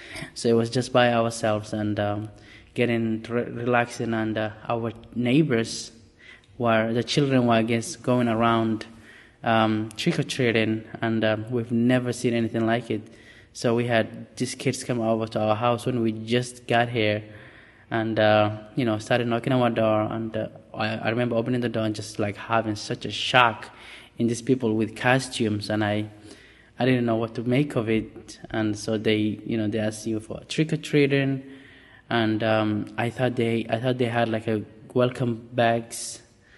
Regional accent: Somalia; now in United States; I am originally from Somalia and I've been in the United States for 3.5 years now. So yeah, I came here with my mom and my siblings.

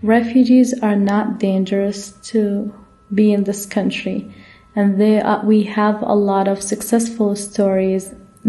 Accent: Iraq; now in United States; I am originally from Iraq, and I have been in the United States for 8 years. Me and my family arrived in 2010.

